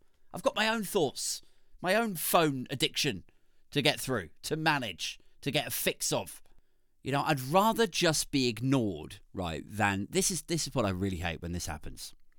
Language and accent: English; England, United Kingdom; I think that is actually the thing that I am most proud of with England, with being English, you know?